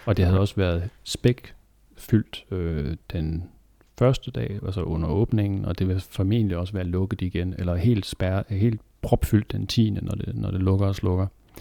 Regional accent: Kazakhstan; jeg er fra Kasakhstan.

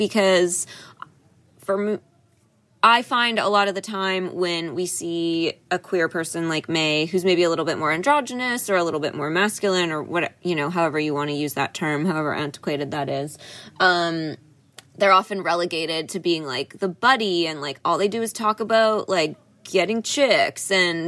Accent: Canada; now in Los Angeles, United States; there's a weird magnetism to other Canadians down here in LA, especially. Like, you find yourself just meeting someone and connecting with them and then finding out later that, oh, they're also Canadian.

